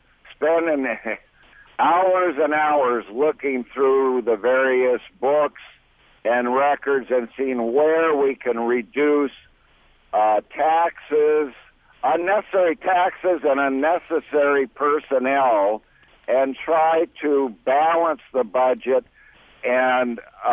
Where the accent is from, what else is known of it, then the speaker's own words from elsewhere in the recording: Seattle, Washington, United States; I'm one of the few candidates that was born at Swedish Hospital in 1945, and I grew up on Capitol Hill, and then I moved right across the bridge to Bellevue, and then I moved back to Seattle, and I had my whole job career here.